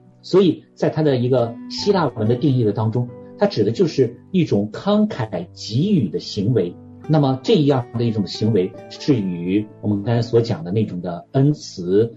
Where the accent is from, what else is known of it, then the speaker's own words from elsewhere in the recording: northern China, China; 因为我是北方人哈，用这样的一个词语来表达